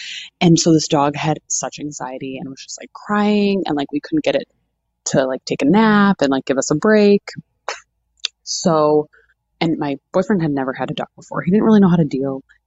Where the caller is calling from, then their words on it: San Francisco, California, United States; I'm calling from San Francisco.